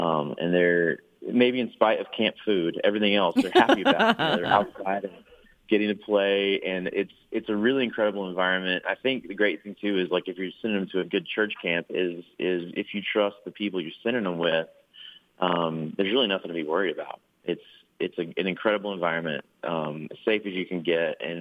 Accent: Texas, United States; born there; I was born in Texas. My dad's from the Philippines, and my mom is white. And being in West Texas, nobody knows what that is.

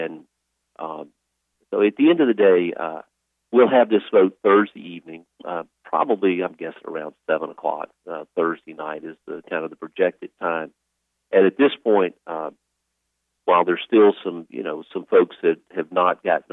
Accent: Mississippi, United States; One is, for my home state of Mississippi, we didn't expand Medicaid.

